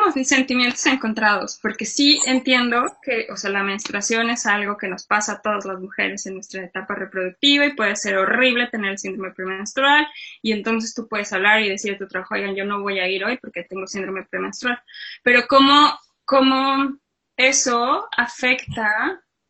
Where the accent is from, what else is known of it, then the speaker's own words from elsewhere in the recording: Mexico; born there; nací en México